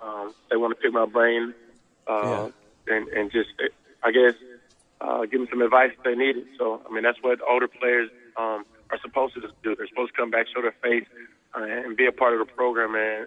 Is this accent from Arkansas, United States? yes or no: yes; Fayetteville, Arkansas, United States; So, as you know, I grew up in Fayetteville.